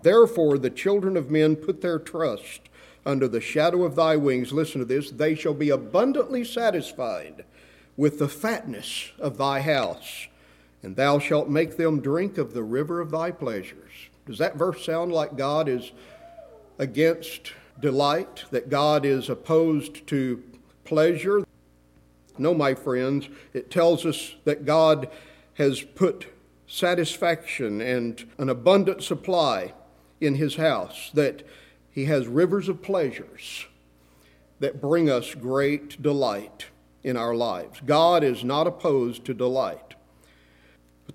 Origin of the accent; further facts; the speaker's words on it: Muleshoe, Texas, United States; I grew up in Muleshoe Primitive Baptist Church in Muleshoe, Texas.